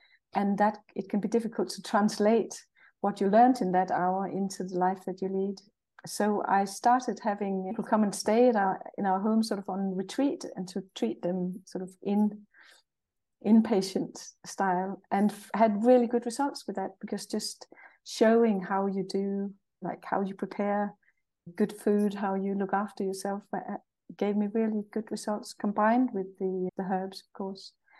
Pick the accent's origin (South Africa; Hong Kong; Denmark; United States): Denmark; Jutland; I'm Danish, and I come from Jutland in Denmark, and from really sort of countrified. To give you the perspective, my dad came from a place called Stony Place, and my mother came from a place called Turnip.